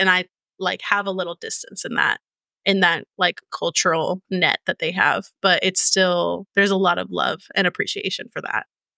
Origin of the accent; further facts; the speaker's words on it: Venezuela; Like my entire family we're all from Venezuela